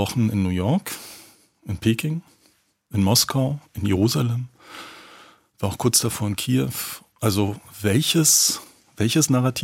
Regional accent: East Germany, Germany; Und wir haben ja da auch eine interessante Geschichte als Ostdeutsche

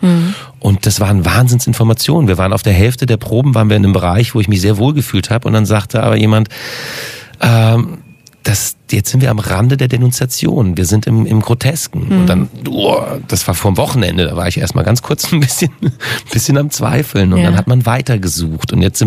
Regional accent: Düsseldorf, North Rhine-Westphalia, Germany; now in Berlin, Germany; Ich bin mittlerweile eingefleischter Kreuzberger, aber hier fing alles an. Also nach der Wende, ich bin Düsseldorfer

